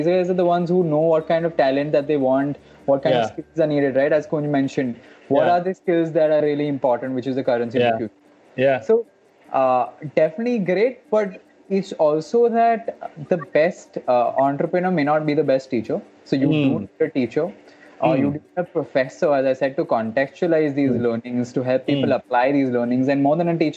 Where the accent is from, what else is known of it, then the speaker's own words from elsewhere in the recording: India; Because as an Indian especially, I absorb entertainment very well more than learning.